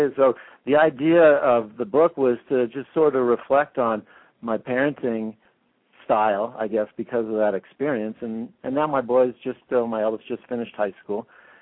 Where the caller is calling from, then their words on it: Crested Butte, Colorado, United States; I'm in Crested Butte, John, and thanks so much for having me on your show. Crested Butte, Colorado, that is.